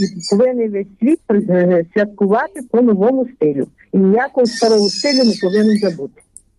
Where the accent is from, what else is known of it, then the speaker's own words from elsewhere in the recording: Khmelnytskyi Oblast, Ukraine; Я з Хмельниччини, православна.